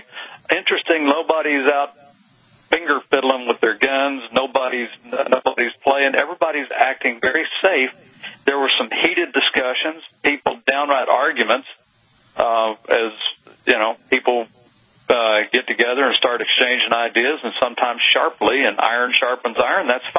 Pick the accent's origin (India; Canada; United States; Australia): United States; Phoenix, Arizona; We did. It was in my hometown of Phoenix, Arizona. It was about 10 minutes down the road from me.